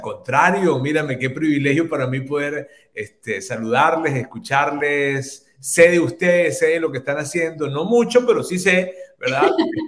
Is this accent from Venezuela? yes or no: yes; Venezuela; moved away as an adult; now in Monterrey, Mexico; Soy venezolano, tengo 16 años acá en Monterrey, México.